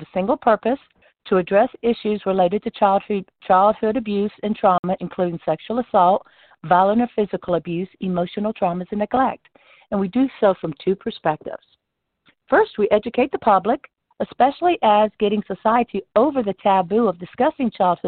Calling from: Lighthouse Point, Florida, United States

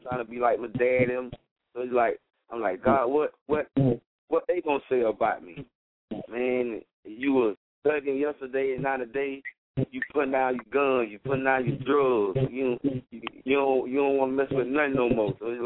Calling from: Apopka, Florida, United States; I'm calling from Apopka, Florida.

